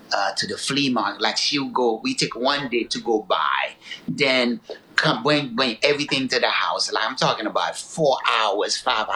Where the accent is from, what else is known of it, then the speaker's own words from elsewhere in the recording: Haiti; Because I grew up in Haiti